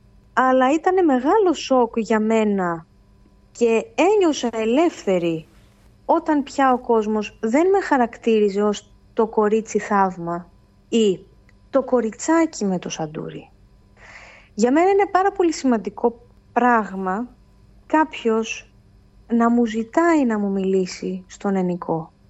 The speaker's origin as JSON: {"language": "Greek", "region": "Western Greece", "country": "Greece", "said": "από τα μέρη μου, από το Αγγελόκαστρο Μεσολογγίου, έτωλα Καρνανίας"}